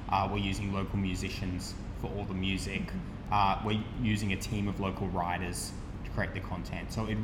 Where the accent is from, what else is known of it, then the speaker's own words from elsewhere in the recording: Brisbane, Queensland, Australia; I grew up in Brisbane. I've actually been away from Brisbane for quite a long time, but have now moved back.